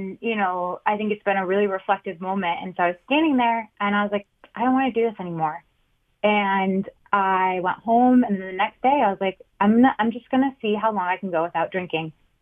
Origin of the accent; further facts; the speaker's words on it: Michigan, United States; now in New York, United States; I'm 25 years old. I grew up in Michigan. I went to University of Michigan, big state school.